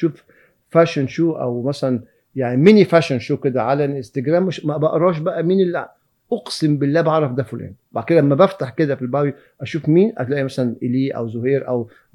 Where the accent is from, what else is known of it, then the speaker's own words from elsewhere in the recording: Egypt; ونفسي يبقى عندنا في مصر مش واحد ولا اتنين، احنا عندنا 110 مليون